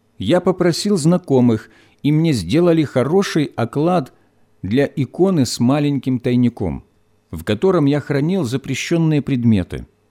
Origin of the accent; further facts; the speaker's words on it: Ukraine; потому что я родом с Украины.